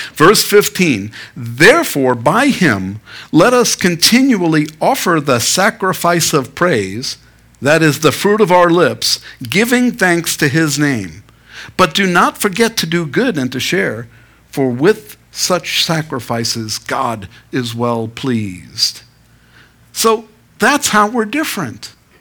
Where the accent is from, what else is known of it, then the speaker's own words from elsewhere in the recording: Queens, New York, United States; I'm from Queens, New York. Okay, I was born in Long Island Jewish Hospital in New York.